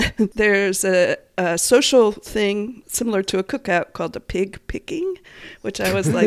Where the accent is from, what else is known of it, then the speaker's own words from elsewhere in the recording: Miami, Florida, United States; where I'm from Florida, and you know, we have a whole mix of regional stuff going on where I grew up in Miami